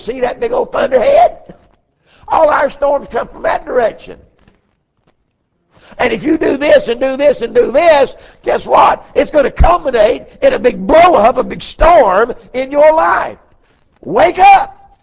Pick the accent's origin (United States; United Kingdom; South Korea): United States; I was born and raised over here on the Catawba River, and we had a couple of houseboats growing up.